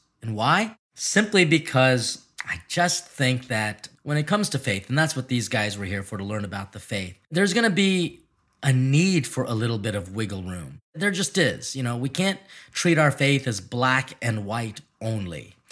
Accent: Philippines; You know, people might see me as a Filipino, as someone who's always gonna be like super shy, more timid

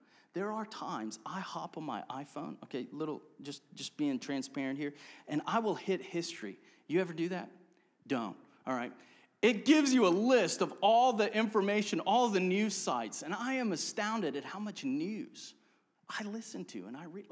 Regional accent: Cape Town, Western Cape, South Africa; now in United States; I was raised in Cape Town, South Africa

